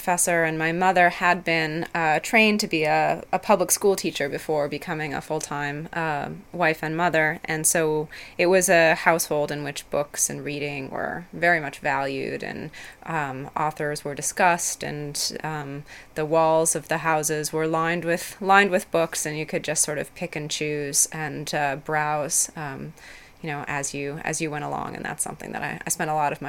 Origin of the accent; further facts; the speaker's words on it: Montreal, Quebec, Canada; in an atmosphere in which you would hear more than one language regularly, and then also a lot of European and other immigrants in the 70s and 80s when I was growing up in Montreal.